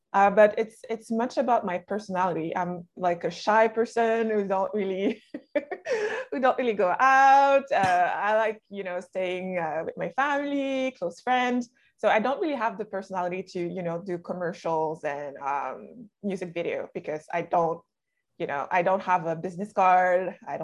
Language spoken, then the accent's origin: English; Canada; even if I grew up in Canada, I did not grow up with, you know, millions of dollars.